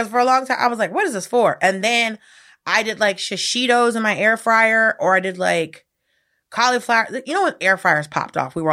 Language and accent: English; the South, United States; I mean, I didn't grow up with casseroles, but I'm from the South, so I don't know.